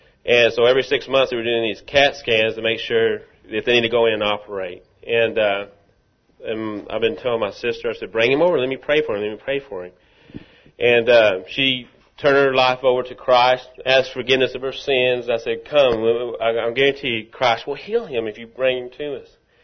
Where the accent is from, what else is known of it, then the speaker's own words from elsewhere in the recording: Rockwall, Texas, United States; I'm from Rockwall.